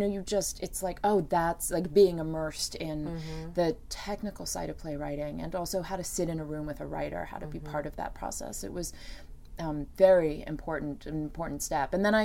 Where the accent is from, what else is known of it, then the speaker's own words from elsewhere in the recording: Washington, District of Columbia, United States; now in New York, United States; Originally, I grew up in Washington, D.C.